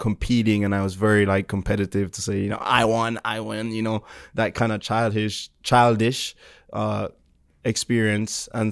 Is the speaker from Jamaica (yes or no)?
yes; Jamaica; So I'm about an hour away from the capital. So I actually went to school in the capital, Wilma's Boys School.